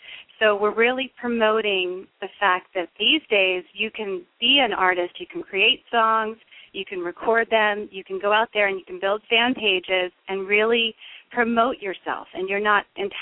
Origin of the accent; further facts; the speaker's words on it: Las Vegas, Nevada, United States; It's, well, it's a lot different there now than it was when I was growing up. You know, it wasn't as developed as it is now.